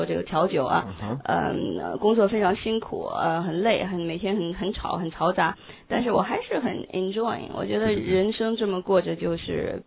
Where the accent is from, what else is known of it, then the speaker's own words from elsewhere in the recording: China; 我们中国人就直接问您有什么学历哈